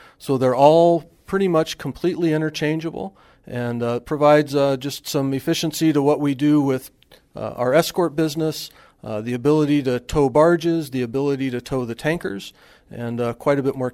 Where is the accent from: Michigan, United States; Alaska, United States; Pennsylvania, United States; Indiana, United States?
Alaska, United States; Valdez; I grew up in Prince William Sound. I was born in Valdez